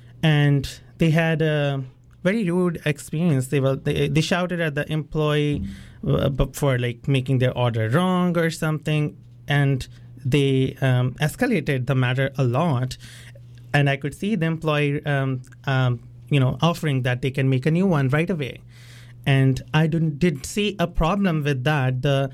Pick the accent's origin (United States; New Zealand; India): India; I come from India.